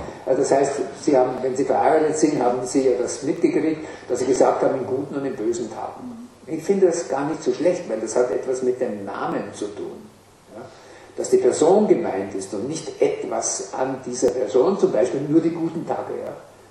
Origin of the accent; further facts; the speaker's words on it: Upper Austria, Austria; Also nochmal dort, wo ich groß geworden bin, Oberes Mühlviertel